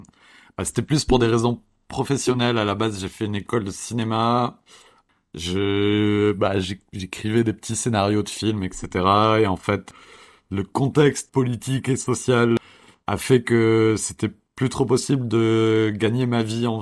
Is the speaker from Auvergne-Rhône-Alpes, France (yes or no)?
no; Pau, Nouvelle-Aquitaine, France; moved away as an adult; now in Paris, France; je suis né, j'ai grandi à Pau, dans un petit village très très rural. Du coup, ma vie n'est pas parisienne à la base, non. Mais après le bac, j'ai beaucoup bougé dans des villes diverses et variées, mais j'ai fini à Paris